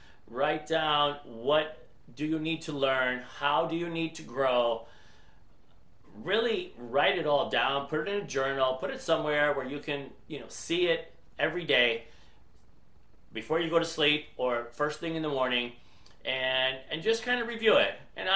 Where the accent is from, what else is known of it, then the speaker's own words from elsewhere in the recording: Michigan, United States; a lot of people, I'm from Michigan, a lot of people growing up have always had the dream of, I want to retire in Florida or someplace warm.